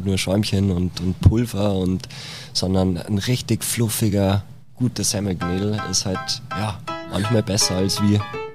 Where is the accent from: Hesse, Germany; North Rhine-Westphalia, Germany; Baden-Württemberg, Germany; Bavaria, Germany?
Bavaria, Germany; Schrobenhausen; born or raised there